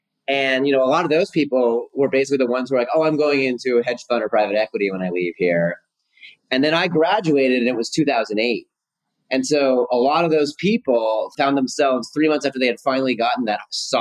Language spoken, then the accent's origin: English; Portland, Oregon, United States; I grew up in Portland, Oregon, or actually more accurately, when I was a kid, I grew up on a farm about 40 minutes outside of Portland, Oregon. And then we eventually moved to the suburbs.